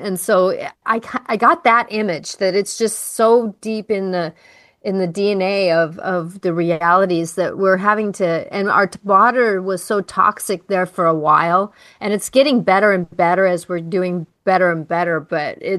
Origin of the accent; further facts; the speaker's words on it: Ballard, Washington, United States; I grew up in Ballard, so it's like I just kind of need to know what's going on